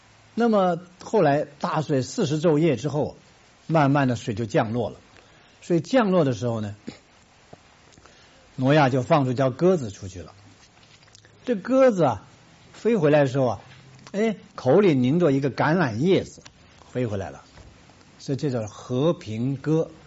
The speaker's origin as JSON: {"language": "Chinese", "country": "China", "said": "我们中国人，哇，从小就受道德压力。我是过来人呢，我今年70多岁了"}